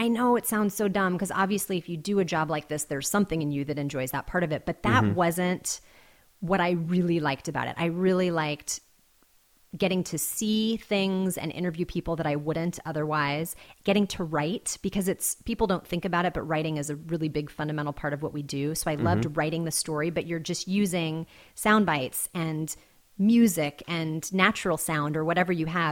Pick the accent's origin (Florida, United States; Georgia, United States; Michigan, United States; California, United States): California, United States; Riverside; Riverside, California.